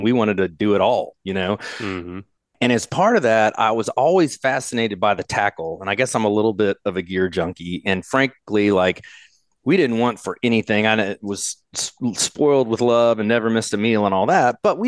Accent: Arlington, Texas, United States; I grew up in Arlington, Texas, and we hunted and fished all over the state of Texas my whole life.

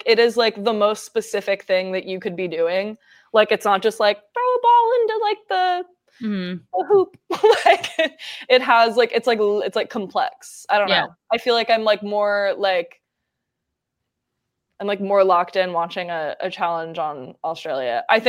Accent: New Jersey, United States; Just kidding. I'm from New Jersey. My mom's in New Jersey. I'll stay with her.

